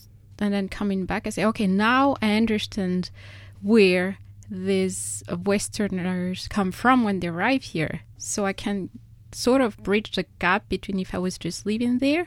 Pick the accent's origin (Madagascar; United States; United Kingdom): Madagascar; English is a second language; So now I think of it, what if I come from Madagascar, arrive in Utoh, and I would tell you what to do with your water?